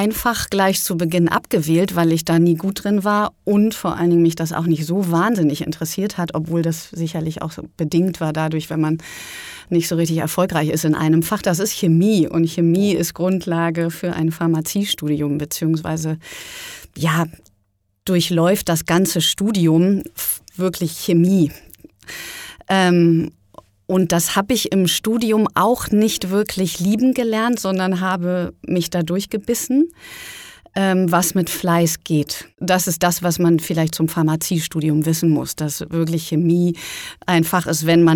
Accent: Cuxhaven, Lower Saxony, Germany; now in Berlin, Germany; Ich komme aus Norddeutschland, aus Cuxhaven.

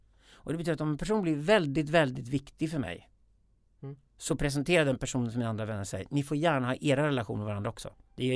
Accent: Sweden; jag är uppvuxen i en svensk småstad

